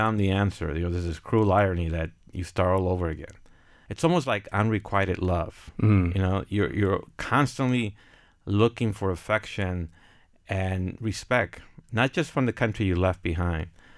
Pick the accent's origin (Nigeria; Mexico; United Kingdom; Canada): Mexico; now in United States; I've never really quite seen myself as Mexican-American. I've seen myself as Mexican. I mean, my first memories are of Mexico.